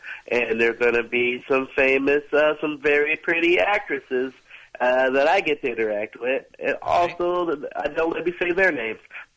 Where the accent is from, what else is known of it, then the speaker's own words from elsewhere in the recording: Chicago, Illinois, United States; I grew up in Chicago, and he'd take me to the Rosemont Horizon